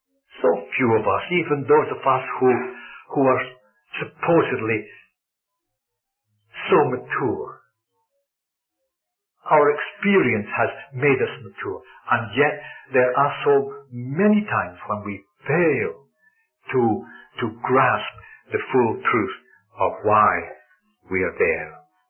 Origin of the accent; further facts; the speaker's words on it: Scotland, United Kingdom; in circles that I was brought up in Scotland